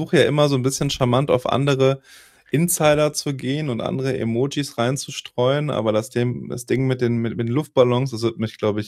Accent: Düsseldorf, North Rhine-Westphalia, Germany; weil ich bin halt ein Junge aus Düsseldorf. Ja? Ein Junge von der Straße. Ich bin am Fliesentisch groß geworden.

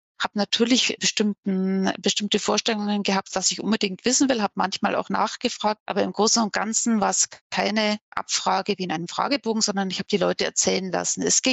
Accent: Neutraubling, Bavaria, Germany; also born or lived in Regensburg; Ich bin in Regensburg geboren und in Neutraubling in einer vertriebenen Gemeinde 8 Kilometer südöstlich von Regensburg aufgewachsen.

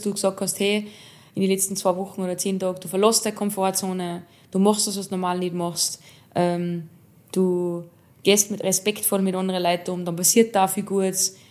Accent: Austria; Wir sind in Österreich geboren

